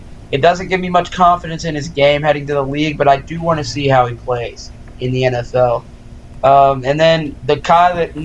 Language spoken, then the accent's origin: English; Louisville, Kentucky, United States; I'm obviously from Louisville, so I watched Lamar for most of his college games, and he's a freak show of an athlete.